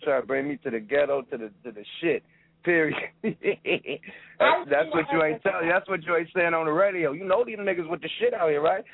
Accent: Oakland, California, United States; I'm a nigga from Oakland. You know, I know how we handle our turf shit. We bang blocks and streets.

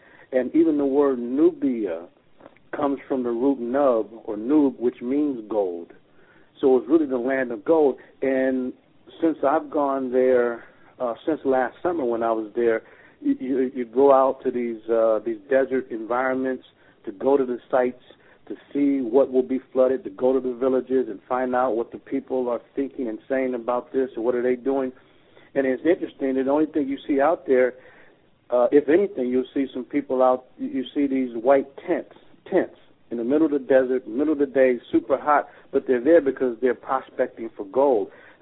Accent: California, United States; I told my colleague, I said, look, I'm from California. We had a gold rush here.

